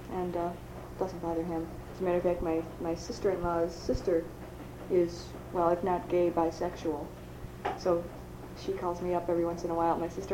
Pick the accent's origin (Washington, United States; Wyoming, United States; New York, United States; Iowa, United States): New York, United States; Buffalo; Yes, I did. I grew up in Riverside.